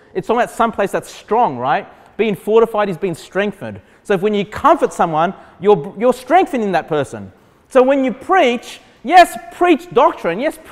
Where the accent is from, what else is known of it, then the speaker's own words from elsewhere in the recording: Sydney, New South Wales, Australia; I actually went to a church, it was a Baptist Union church growing up in Cabramatta in Sydney